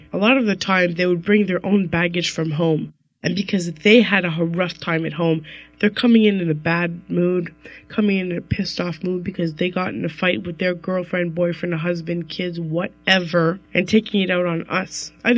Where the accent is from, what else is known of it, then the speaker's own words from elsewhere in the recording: Montreal, Quebec, Canada; growing up in Montreal, Quebec with the Bachelor Youth and Family Services.